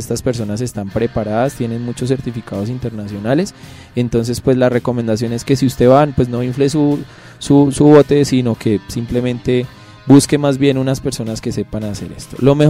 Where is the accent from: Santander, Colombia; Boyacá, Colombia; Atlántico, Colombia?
Santander, Colombia; San Gil; se instalan en San Gil como siempre la aventura, pues yo les recomiendo porque es de donde vengo